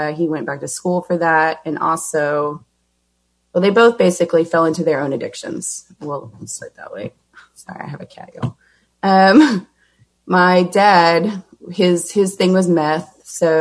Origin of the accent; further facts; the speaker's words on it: Garland, Texas, United States; I was born in Plano, Texas, and I was raised in North Garland. Sort of the North Garland, Richardson, Plano-esque sort of area.